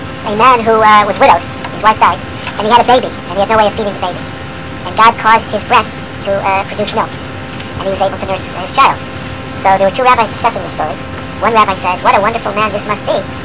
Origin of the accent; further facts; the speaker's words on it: Hartford, Connecticut, United States; You know, Mark Twain is a landsman of mine. I grew up in Hartford, Connecticut